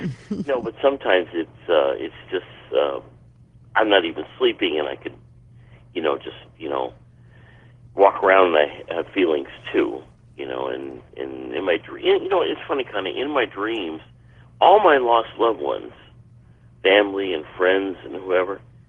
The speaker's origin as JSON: {"language": "English", "town": "Hammond", "region": "Indiana", "country": "United States", "said": "I'm from Indiana originally, not too far."}